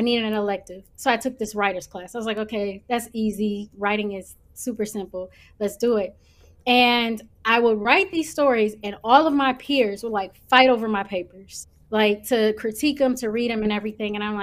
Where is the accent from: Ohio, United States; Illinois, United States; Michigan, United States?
Michigan, United States; Detroit; Born and raised in Detroit, West Side, Southwest Detroit.